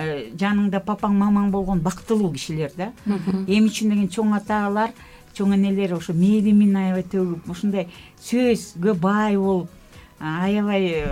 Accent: Karakol, Issyk-Kul Region, Kyrgyzstan; Kyrgyz is a second language; also born or lived in Russia; 1960-жылы Ысык Көл областта Ак Суу район совхоз Караколдо төрөлгөмүн.

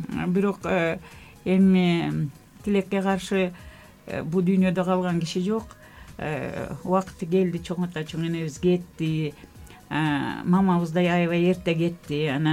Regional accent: Karakol, Issyk-Kul Region, Kyrgyzstan; Kyrgyz is a second language; also born or lived in Russia; 1960-жылы Ысык Көл областта Ак Суу район совхоз Караколдо төрөлгөмүн.

